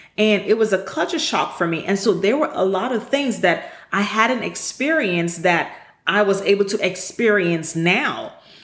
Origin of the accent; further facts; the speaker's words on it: St. Lucia; now in Houston, United States; that I grew up on the island of St. Lucia. And there were a lot of experiences that I didn't have growing up in St. Lucia.